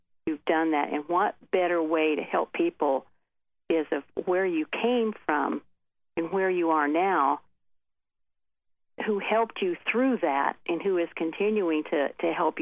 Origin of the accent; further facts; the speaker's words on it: Indiana, United States; That wasn't me. I don't talk like that. You know that. I'm from Indiana.